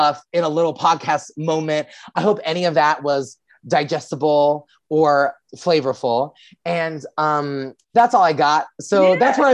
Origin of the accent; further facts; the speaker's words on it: New York, United States; I would sometimes say no because I'm a New Yorker